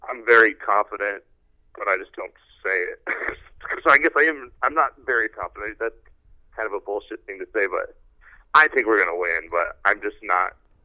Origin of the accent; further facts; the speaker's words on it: Cheyenne, Wyoming, United States; It's Cheyenne.